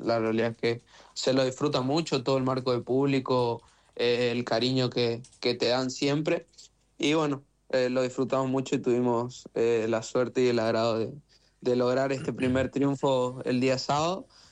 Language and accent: Spanish; Esquina, Corrientes, Argentina; a Corrientes y a Esquina, sobre todo, la cual es de donde soy, estoy muy orgulloso de eso.